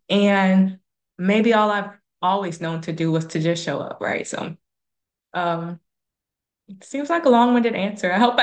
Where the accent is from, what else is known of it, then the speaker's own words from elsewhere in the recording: Summerville, South Carolina, United States; So I'm from South Carolina. I'm from Summerville, which is outside of Charleston. And I grew up in pretty diverse schools.